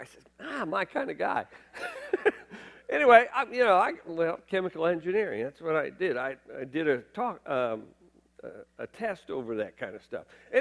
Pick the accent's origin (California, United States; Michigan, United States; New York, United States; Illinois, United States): Illinois, United States; Decatur; I grew up in Decatur, Illinois, and I grew up in a really normal Presbyterian church, Westminster Presbyterian Church, right here in Decatur, Illinois